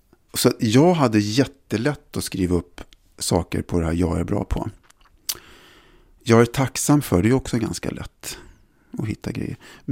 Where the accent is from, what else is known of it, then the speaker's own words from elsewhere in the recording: Sweden; also born or lived in Italy / Germany; Jag är uppvuxen mestadels i Sverige, men jag har också vuxit upp lite grann i Italien och jag har bott i Tyskland i vuxen ålder och min mamma var tyska och min pappa var italienare.